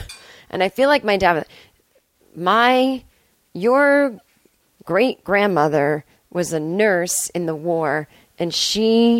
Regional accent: Boston, Massachusetts, United States; it's just because I'm from Boston, and there's just that kind of, you know, there's just a little snobbery.

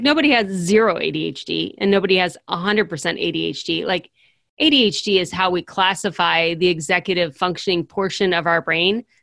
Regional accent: Ohio, United States; I grew up in the Akron-Cleveland area. Northern part of the state. I've lived everywhere in Ohio, but always in Ohio.

